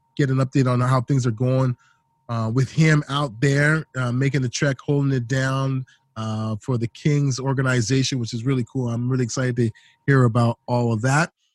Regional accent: Toronto, Ontario, Canada; I grew up in Toronto, so I'm kind of used to it.

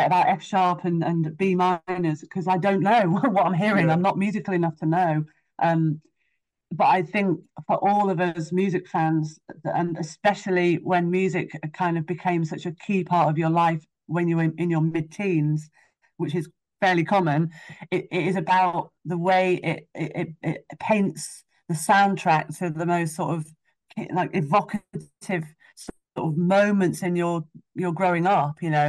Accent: Yorkshire and the Humber, United Kingdom; So I came down from Yorkshire for it.

